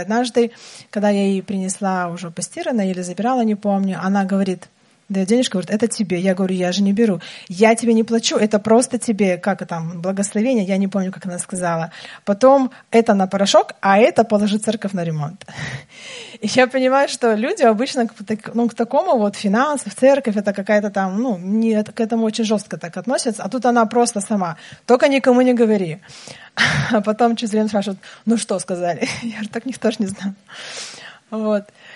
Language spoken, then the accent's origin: Russian; Belarus; now in Komi, Russia; я сама из Беларуси. Последние 4 года до отъезда в Коми жила в Минске